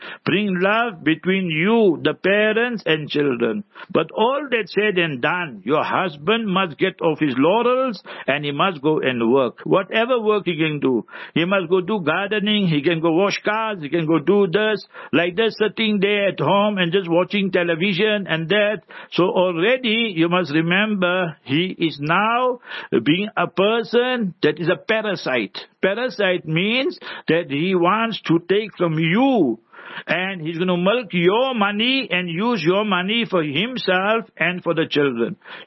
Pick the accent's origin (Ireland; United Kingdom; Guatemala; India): India; I'm born an Indian. Is it my control? I'm 6 feet tall, is my control?